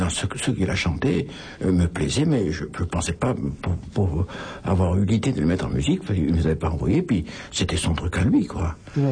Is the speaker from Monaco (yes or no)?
yes; Monaco; je suis de Monaco